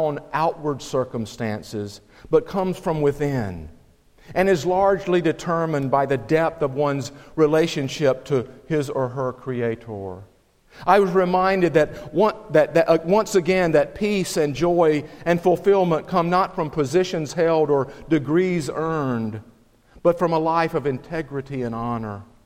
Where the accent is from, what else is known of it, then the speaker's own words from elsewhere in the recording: United States; it was Teresa and myself, Americans, with all the abundance and opportunity being born an American carries with it